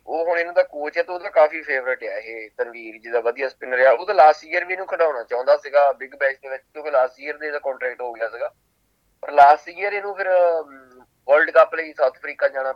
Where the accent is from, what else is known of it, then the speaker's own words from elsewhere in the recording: Rahimpur, Punjab, India; now in Australia; ਇੰਗਲਬਰਨ ਸਾਡਾ ਸਬਰਬ ਆ ਜਿਹਨੂੰ ਆਪਾਂ ਪਿੰਡ ਕਹਿ ਲਈਏ, ਇੰਗਲਬਰਨ ਦੇ ਵਿੱਚ ਅਸੀਂ ਰਹਿੰਦੇ ਹਾਂ। ਤੇ ਪੰਜਾਬ ਦੇ ਵਿੱਚ ਆਪਾਂ ਡਿਸਟ੍ਰਿਕਟ ਜਲੰਧਰ, ਜਦੋਂ ਆਪਾਂ ਨਕੋਦਰ ਤੋਂ ਕਪੂਰਥਲੇ ਨੂੰ ਜਾਈਦਾ ਤੇ ਉੱਗੀ ਚਿੱਟੀ ਆਉਂਦਾ, ਉੱਗੀ ਦੇ ਬਿਲਕੁਲ ਕੋਲ ਸਾਡਾ ਪਿੰਡ ਰਹੀਮਪੁਰ ਆ